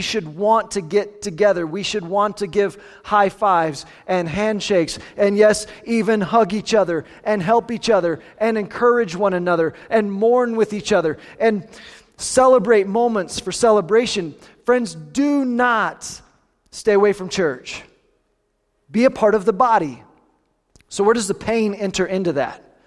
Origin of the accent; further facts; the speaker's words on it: Kansas, United States; So born and raised in Southeast Kansas